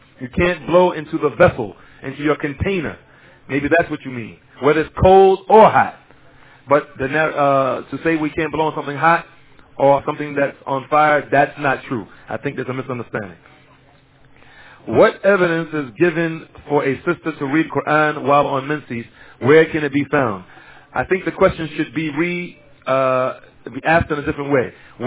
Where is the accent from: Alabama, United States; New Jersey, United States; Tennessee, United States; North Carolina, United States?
New Jersey, United States; Newark; when I was much younger, where I grew up in Newark, New Jersey